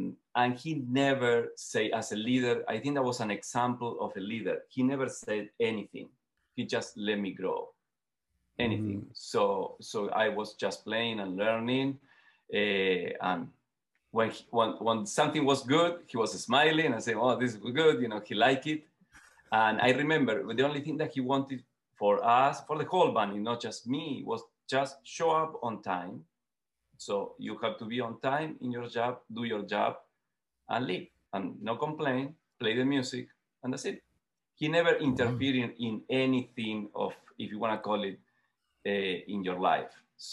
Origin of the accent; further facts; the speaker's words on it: Buenos Aires, Argentina; English is a second language; now in United States; Yes, well, I'm from Argentina, from Buenos Aires, actually, from the capital. And I came to the United States in 2000, end of 1999. And I grew up in a family of musicians.